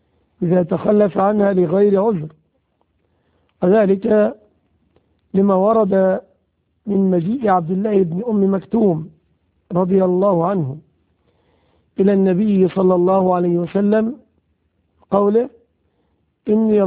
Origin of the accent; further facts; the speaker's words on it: Egypt; حمامات السباحة عندنا في مصر